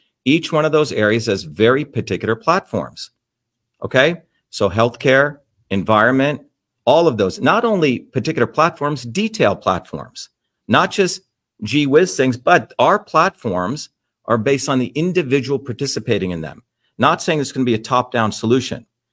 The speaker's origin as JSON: {"language": "English", "region": "New Jersey", "country": "United States", "tie": "born or raised there", "said": "You know, when I was growing up in New Jersey"}